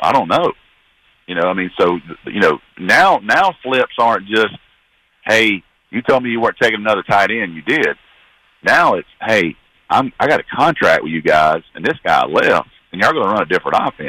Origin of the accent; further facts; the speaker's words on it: Rome, Georgia, United States; here in my hometown in Rome, Georgia